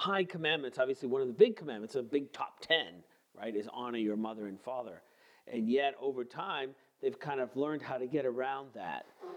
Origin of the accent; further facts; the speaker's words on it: Canada; almost I think everybody that I grew up with anyway in the French Canadian world